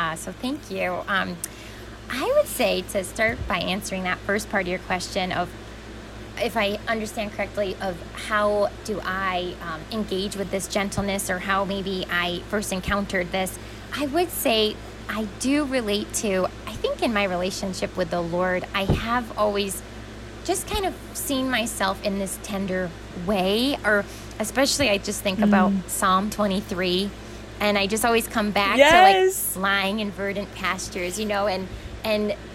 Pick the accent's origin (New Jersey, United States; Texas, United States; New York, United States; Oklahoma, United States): New York, United States; I am originally from Western New York, specifically a small rural town outside of Rochester, New York, where I currently reside with my husband.